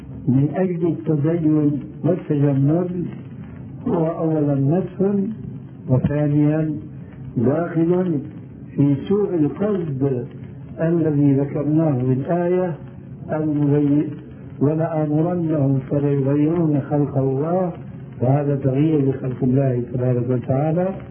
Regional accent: Syria; ففي كثير من البلاد عندنا في سوريا

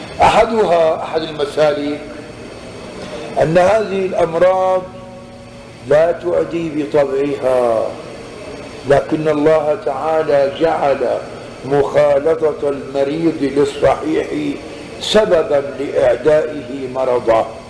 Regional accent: Syria; عندنا في الشام

